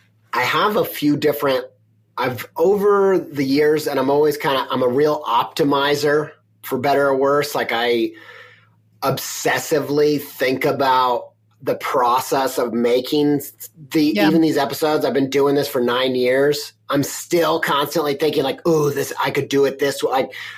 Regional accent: Midwest, United States; I'm from the Midwest, come from a long line of food addicts and food lovers and whatever.

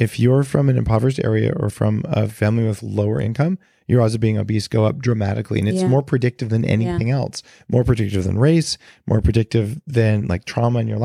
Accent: California, United States

